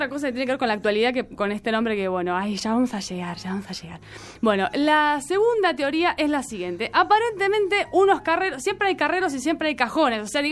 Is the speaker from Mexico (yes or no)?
no; Argentina; todos somos argentinos